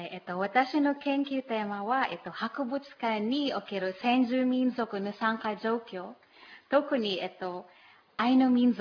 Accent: Sorsogon, Bicol Region, Philippines; now in Japan; もともと私のふるさとはマニラの南ところにある町です。

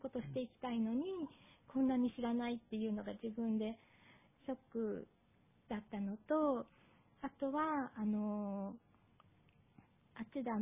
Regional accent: Tokyo, Japan; 一番大きなのは東京で生まれ育って、

